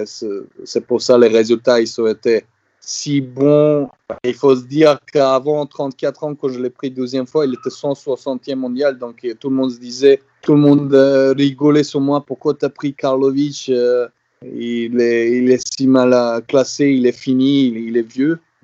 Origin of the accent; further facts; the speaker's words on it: Serbia; now in France; Moi, j'avais ça quand j'étais jeune, quand j'étais en Serbie.